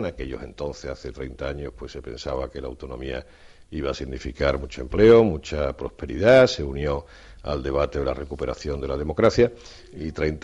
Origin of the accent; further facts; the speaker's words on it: Andalusia, Spain; yo conozco muy bien mi tierra. Probablemente, si puedo presumir de algo modestamente, es que habrá pocos dirigentes que conozcan Andalucía como la conozco yo